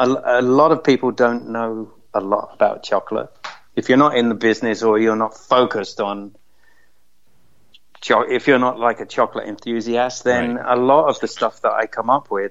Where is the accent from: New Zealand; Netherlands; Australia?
Netherlands; now in United States; and I was from Holland where you can buy it, I thought, well, I'm just going to bring it over.